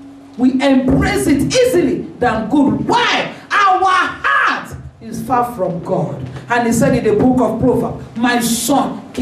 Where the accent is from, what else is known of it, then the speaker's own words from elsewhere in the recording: Southwest Nigeria, Nigeria; because you know we grew up in Yoruba land